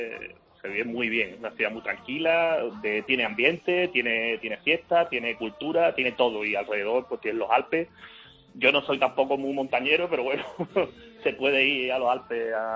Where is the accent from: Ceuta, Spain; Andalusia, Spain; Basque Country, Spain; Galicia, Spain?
Andalusia, Spain; Huelva; now in Munich, Germany; Soy de Huerva, primero, que no lo habéis dicho. Y nada, soy ingeniero informático y trabajo en consultoría.